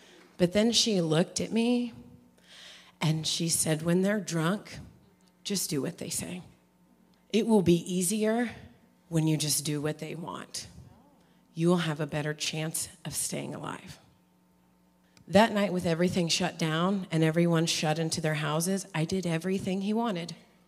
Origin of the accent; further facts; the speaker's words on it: Illinois, United States; I was born in Danville and grew up in Vermilion County.